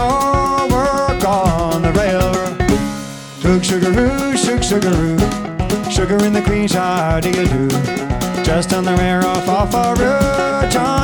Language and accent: English; North East England, United Kingdom; now in London, United Kingdom; And we both live in London. We're both from the Northeast.